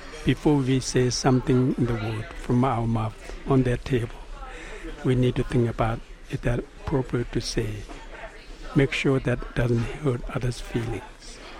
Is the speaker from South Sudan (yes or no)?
no; India; English is a second language; now in United States; I grew up in India. I'm living in the United States, but I can eat every day the rice which grow from India.